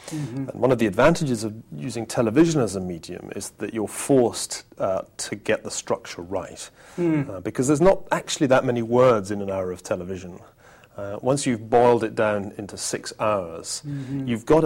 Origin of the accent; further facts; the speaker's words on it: Scotland, United Kingdom; born there; I was born in Scotland in 1964